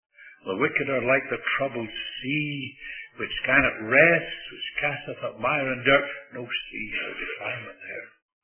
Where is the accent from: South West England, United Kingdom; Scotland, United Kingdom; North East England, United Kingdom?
Scotland, United Kingdom; I'm a Scot. Spent a lot of my growing up years by the sea, and I love the sea to this day.